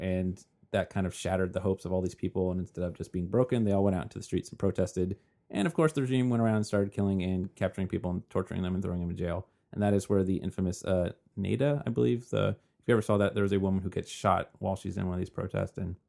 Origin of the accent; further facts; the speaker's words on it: United States; I'm an American.